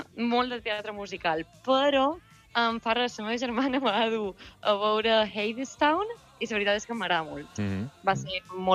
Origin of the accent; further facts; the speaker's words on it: Palma, Balearic Islands, Spain; moved away; Jo sóc de Palma, sóc de Santa Catalina.